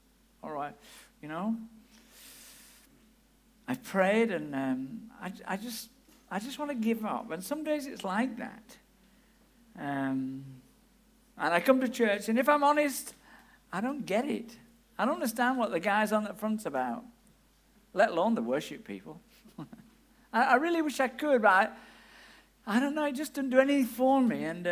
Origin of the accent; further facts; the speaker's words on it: Yorkshire and the Humber, United Kingdom; now in Amersham, United Kingdom; I meet people in where I live, in Amersham, and when in High Wycombe, and when I go back to my hometown in Yorkshire